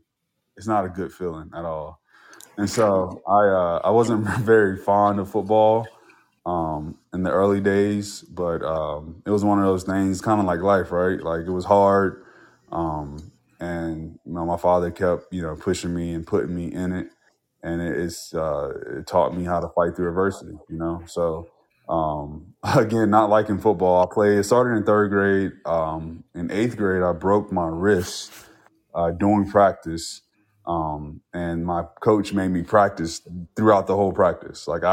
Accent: Robertsonville, North Carolina, United States; So I was actually born in Wilmington, North Carolina. I was raised in Robertsonville, North Carolina, which is about, 10 miles from Wilmington.

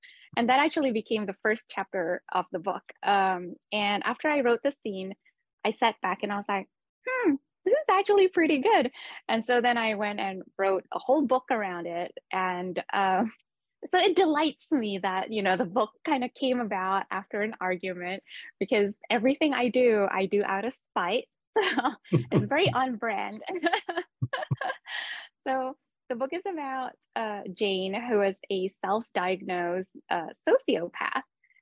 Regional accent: Singapore; now in Jakarta, Indonesia; So I'm here in Jakarta, Indonesia. But I moved around a lot as a kid. I grew up in Singapore and did my undergrad in California and then my master's in Oxford.

